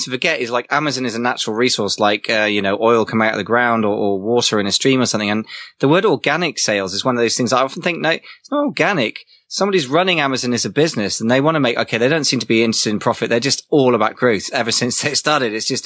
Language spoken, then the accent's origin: English; England, United Kingdom; I mean, you know, I'm terribly English kind of guy